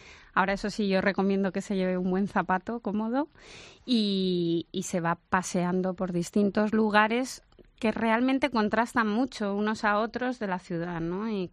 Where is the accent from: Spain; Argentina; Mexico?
Spain; Madrid, Community of Madrid; yo que soy madrileña, me han descubierto mi ciudad